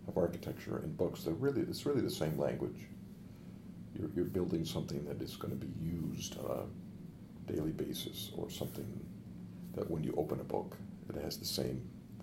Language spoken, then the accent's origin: English; Portland, Maine, United States; because where I grew up in Portland, Maine, within a city block, you might have